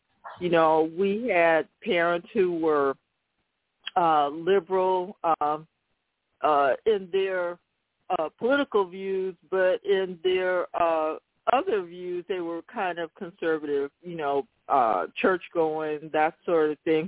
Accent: Fresno, California, United States; also born or lived in San Francisco; I was born in Fresno, raised in Fresno and in San Francisco.

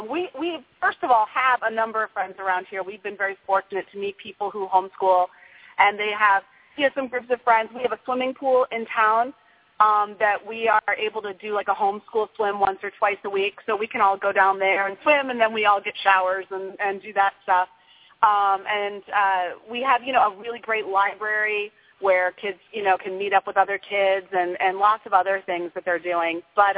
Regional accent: Vermont, United States; Actually, I grew up in Vermont and spent a lot of my time there.

